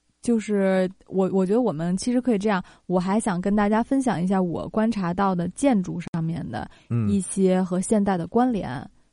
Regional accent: Beijing, China; 这个白塔就是因为我是北京人嘛

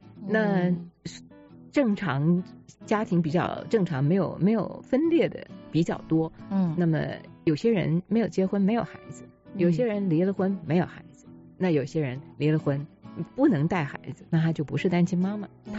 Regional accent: Taiwan; 就是我是台湾来的，我不知道在国内怎么样。

